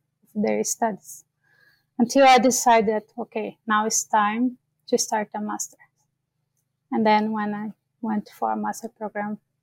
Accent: Brazil; now in Canada; I'm originally from Brazil.

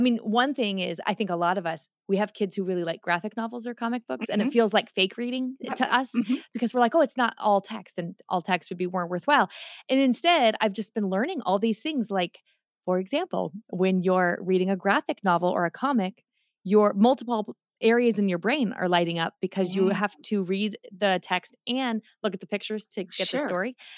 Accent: Spokane, Washington, United States; Spokane, right on the Idaho border.

